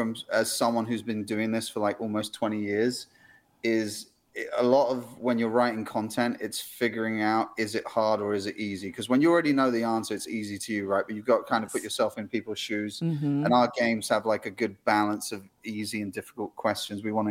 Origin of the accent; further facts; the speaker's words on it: England, United Kingdom; I have to say it this way because I'm English